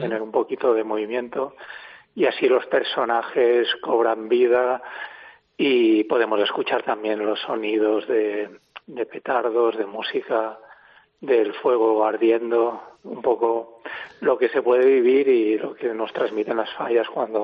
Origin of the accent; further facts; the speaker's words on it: Bocairent, Valencian Community, Spain; Sí, la verdad es que al ser valenciano, aunque soy de Bocairén, pero bueno, tengo mucha vinculación.